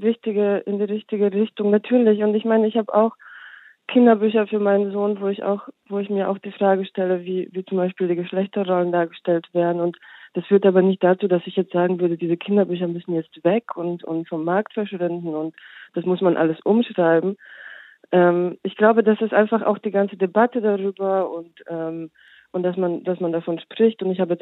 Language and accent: German; Bosnia & Herzegovina; es geht oft um meine Herkunft. Ich komme aus Bosnien